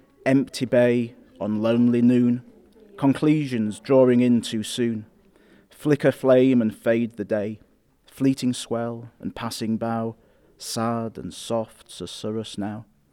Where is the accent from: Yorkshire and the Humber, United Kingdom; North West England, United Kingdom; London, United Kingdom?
Yorkshire and the Humber, United Kingdom; moved away as an adult; now in Isle of Man; So I am from Yorkshire originally. I'm not a Manx man, which makes this particularly surprising. But nonetheless, I've lived here now for 2 years. This is my home.